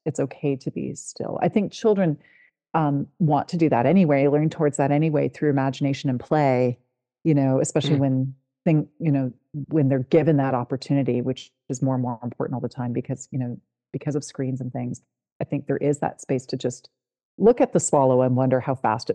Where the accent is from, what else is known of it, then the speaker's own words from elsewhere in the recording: Ontario, Canada; I'm from the Southern Ontario area.